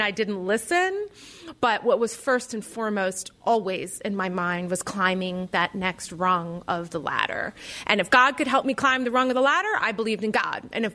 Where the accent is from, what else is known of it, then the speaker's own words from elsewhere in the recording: Frederick, Maryland, United States; I grew up in Frederick, Maryland. I was the fourth child, the only girl, three older brothers.